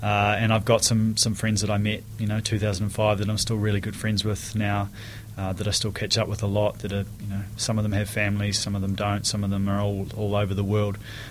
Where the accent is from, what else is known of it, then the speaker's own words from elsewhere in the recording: Dunedin, Otago, New Zealand; when I was a young fella growing up in Dunedin, I actually played rugby